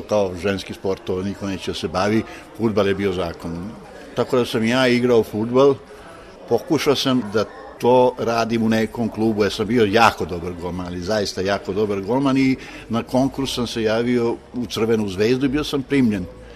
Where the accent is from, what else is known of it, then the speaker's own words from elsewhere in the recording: Belgrade, Serbia; born there; rođen sam u Beogradu, kod Londona, 45. godine. Sad pre neki dan sam navršio punih 70 godina imam. Rođen sam u klasičnom jugoslovenskom braku. Otac mi je poreklom iz Hrvatskog Zagorja, a majka Užičanka.